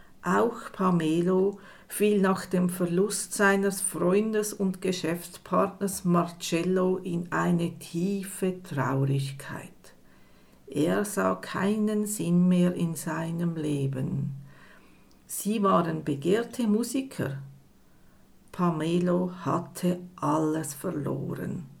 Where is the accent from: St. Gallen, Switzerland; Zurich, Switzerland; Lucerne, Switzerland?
Zurich, Switzerland; moved away as an adult; now in Basel, Switzerland; Aufgewachsen bin ich in Zürich, wohlbehütet als etwas verträumtes Kind. Mit 20 Jahren packte ich meinen Koffer und zog nach Basel.